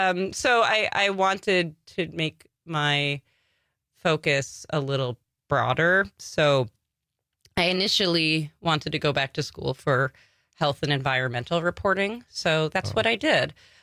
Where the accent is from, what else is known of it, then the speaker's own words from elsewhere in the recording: Long Island, New York, United States; I'm from Long Island originally.